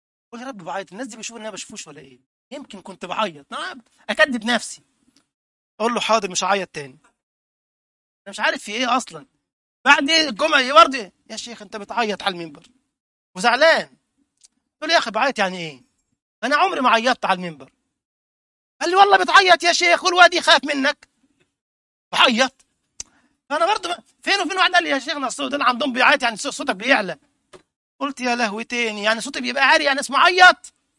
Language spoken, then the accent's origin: Arabic; Egypt; كان احد المشايخ عندنا في مصر رحمه الله